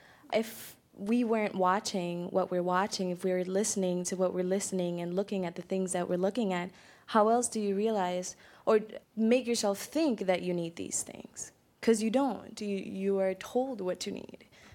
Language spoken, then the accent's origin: English; Puerto Rico; from Puerto Rico.